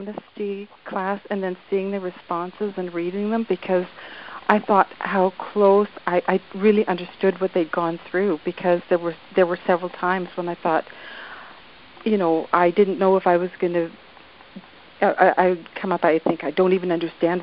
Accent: British Columbia, Canada; I'm from British Columbia, Canada.

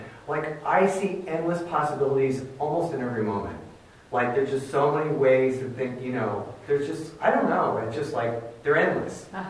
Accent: East Coast, United States; I'm from the East Coast

